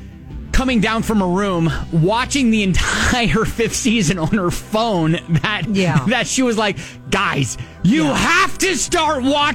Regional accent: Ohio, United States; I'm from Ohio, and I didn't even know.

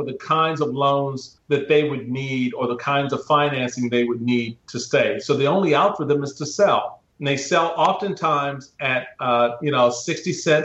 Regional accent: Washington, District of Columbia, United States; like in my, where I grew up in Washington, D.C., there were communities near and around my neighborhood

